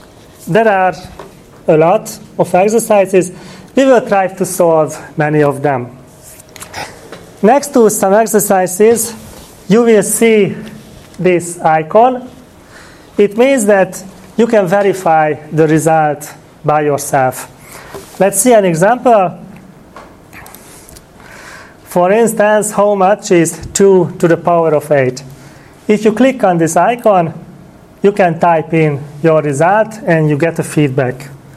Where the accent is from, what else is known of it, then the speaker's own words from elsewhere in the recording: Debrecen, Hajdú-Bihar, Hungary; I am back in Hungary and I teach there at the university. So this is my country. Budapest is the capital, and I come from Debrecen, which is the second largest city in Hungary. The population is about 300,000 people